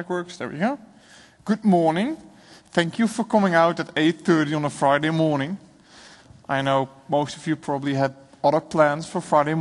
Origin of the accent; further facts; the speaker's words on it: Houten, Utrecht, Netherlands; I'm from Houten, the Netherlands. I could have driven here.